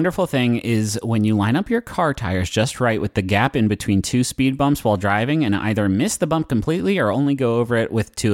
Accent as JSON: {"language": "English", "region": "West Virginia", "country": "United States", "said": "Like, I'm from West Virginia. I know all about the using country crock as a Tupperware situation."}